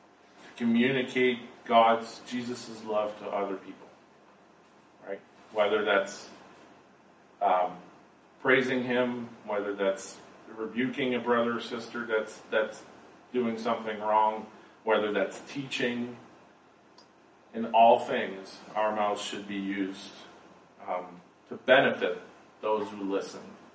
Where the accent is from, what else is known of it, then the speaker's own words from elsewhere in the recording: Canada; born there; I was born in Canada from a good family that where my mom was a Christian.